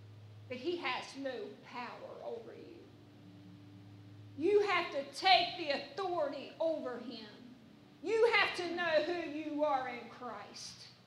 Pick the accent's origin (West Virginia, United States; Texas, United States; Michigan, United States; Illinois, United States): West Virginia, United States; Yes, I'm from West Virginia, and yes, I'm a little hick, and I'm just a country girl, and we just farm